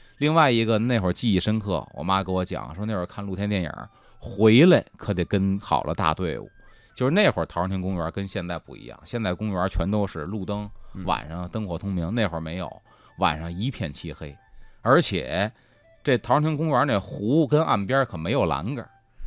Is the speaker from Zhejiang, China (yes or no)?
no; Beijing, China; 就跟我小时候在北京城里的看的一模一样。